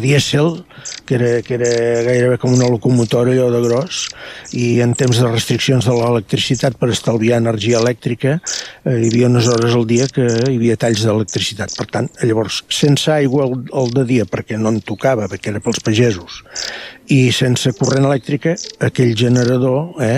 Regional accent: La Riera de Gaià, Catalonia, Spain; perquè jo sóc del molí de la Torre, que diuen, aquí a la Riera de Gaià, diuen del molí de la Torre

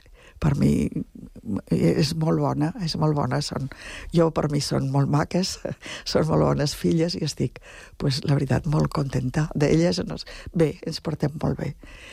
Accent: Flix, Catalonia, Spain; i després també segurament a Flix, al meu poble

